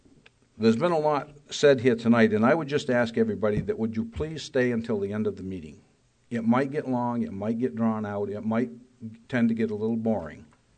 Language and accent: English; Lancaster, New Hampshire, United States; now in Stewartstown, United States; my wife and I were born and raised in Lancaster, and we moved to Colebrook, and we were called Flatlanders. Well, then we bought some property in Stewartstown, and we built the house, and we moved to Stewartstown, and they called us Flatlanders.